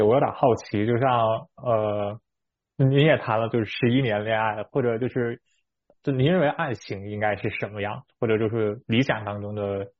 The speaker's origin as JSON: {"language": "Chinese", "region": "Beijing", "country": "China", "said": "因为就是确实我是北京来的"}